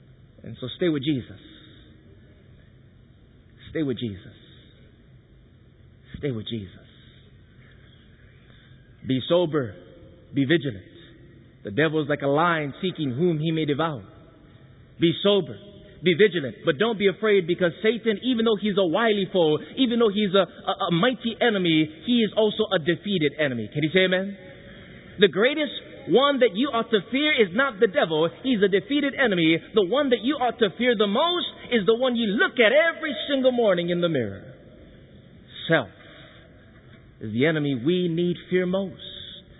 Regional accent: Hawaii, United States; born or raised there

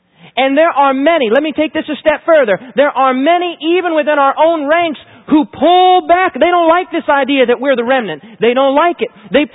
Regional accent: Michigan, United States; As many of you know, I am from Michigan

